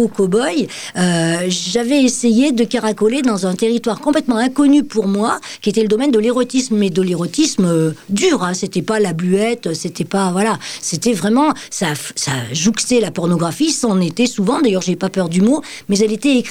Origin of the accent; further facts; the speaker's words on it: Grenoble, Auvergne-Rhône-Alpes, France; also born or lived in Haute-Savoie; je suis née en Haute-Savoie, mais très vite installée à Grenoble avec mes parents. J'ai fait toute ma scolarité et mes études à Grenoble.